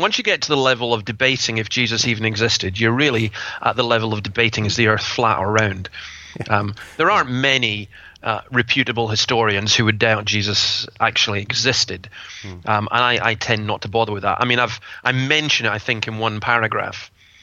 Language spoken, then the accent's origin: English; Scotland, United Kingdom; So I'm Scottish, and there's a word we use called throne.